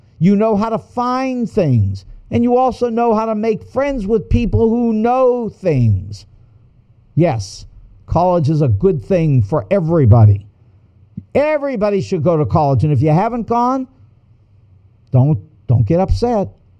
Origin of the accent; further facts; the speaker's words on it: Pittsburgh, Pennsylvania, United States; Oh, I say Pittsburgh Press because I grew up, I was born in Pittsburgh, and I lived there 9 years